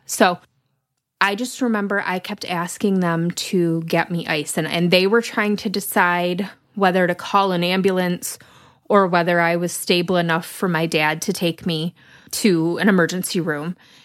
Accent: Lansing, Michigan, United States; I grew up in South Lansing, so Washington Park, there was a big ice skating rink when I was younger.

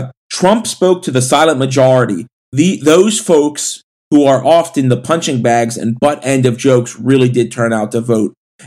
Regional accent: United States; And I guess as an American, I'm embarrassed.

